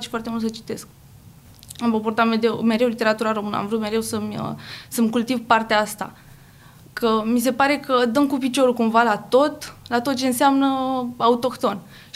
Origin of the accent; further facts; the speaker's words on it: Cernătești, Dolj, Romania; Din Comuna Cernătești.